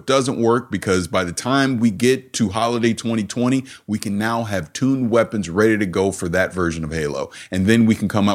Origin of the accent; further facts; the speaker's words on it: St. Petersburg, Florida, United States; I'm from the South. I'm sorry. and no offense to anybody from the South, but I'm from the deep South of St. Petersburg.